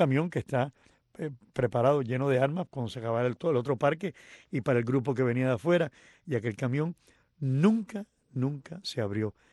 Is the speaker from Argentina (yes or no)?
no; Cuba; porque yo soy cubano y me considero muy cubano y quiero a Cuba por encima de todo.